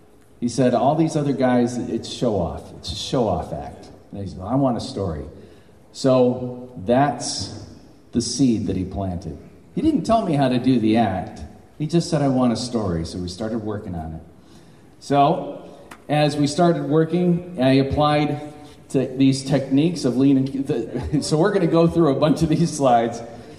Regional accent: Adrian, Michigan, United States; He's from my hometown of Adrian, Michigan.

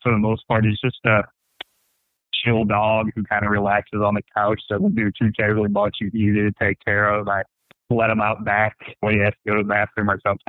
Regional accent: Chicago, Illinois, United States; We had these family friends that lived in our neighborhood growing up in Hollywood, Chicago.

